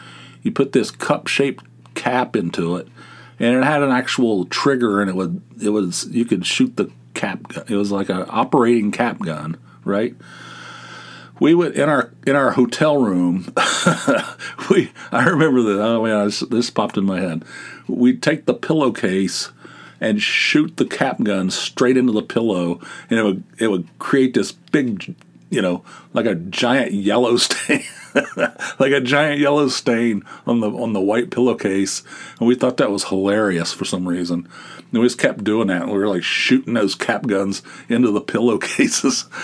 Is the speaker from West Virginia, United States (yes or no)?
yes; Dunbar, West Virginia, United States; I mean, we're from Dunbar, West Virginia. I never seen any shit like that before.